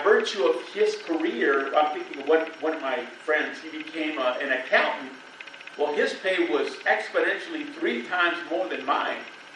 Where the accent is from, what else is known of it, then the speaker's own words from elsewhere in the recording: United States; You know, they say that that a lot of Americans spend, which I am an American, okay, but a lot of us Americans